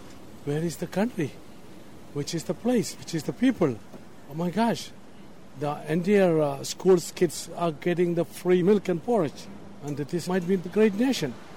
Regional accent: India; now in New York, United States; I'm from India. 1992, November 16th, I landed in JFK, New York. From there, I'm here.

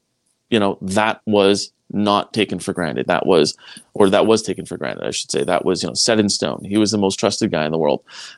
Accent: Quebec, Canada; I came from Quebec.

